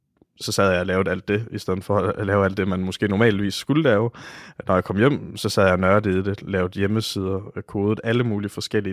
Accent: Oksbøl, Region of Southern Denmark, Denmark; da jeg kommer fra Varde omegn, en lille by, der hedder Oksbøl.

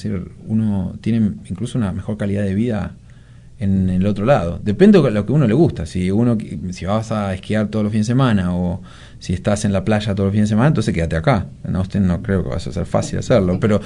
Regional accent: Argentina; dado que soy argentino, tengo que estar siempre con argentinos.

